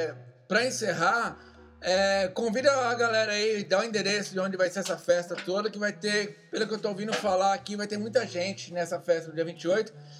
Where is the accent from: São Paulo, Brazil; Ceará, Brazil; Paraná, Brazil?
São Paulo, Brazil; como também somos do ABC